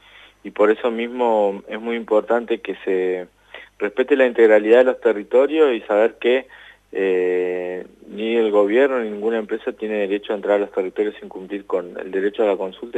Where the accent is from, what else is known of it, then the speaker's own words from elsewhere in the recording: Neuquén, Argentina; Yo soy de Lof Nehuen Mapu, de parte de la Confederación Mapuche de Neuquén.